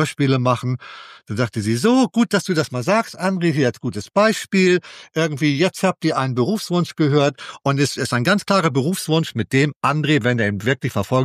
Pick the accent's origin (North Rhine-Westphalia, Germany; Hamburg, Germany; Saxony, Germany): Hamburg, Germany; accent: Hamburg; ist ja gar nicht mein Hamburger Akzent, hört man ja heute noch immer durch ordentlich.